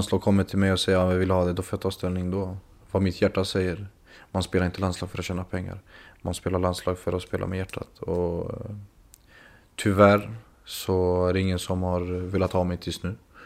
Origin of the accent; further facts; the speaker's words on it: Kosovo; now in Sweden; Jag är kosovoalban. Jag är stolt över var jag kommer ifrån.